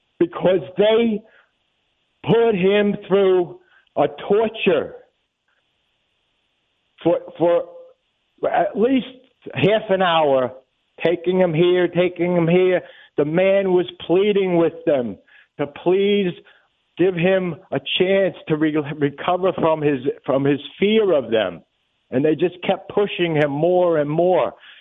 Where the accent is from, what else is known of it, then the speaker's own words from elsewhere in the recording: New York, United States; So, I grew up in New York.